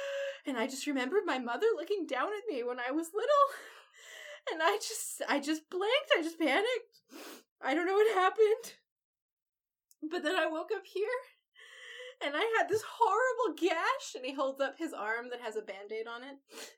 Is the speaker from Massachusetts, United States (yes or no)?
no; Milwaukee, Wisconsin, United States; Milwaukee.